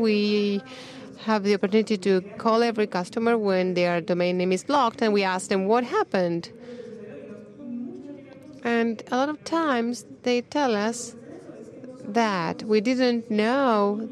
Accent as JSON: {"language": "English", "country": "Guatemala", "said": "from Guatemala."}